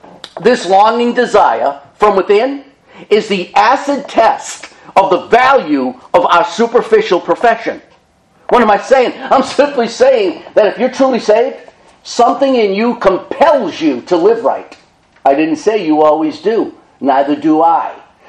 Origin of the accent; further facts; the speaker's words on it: Medford, Massachusetts, United States; I was down at Tufts Park. That's where we grew up in Medford, Mass. Tufts Park.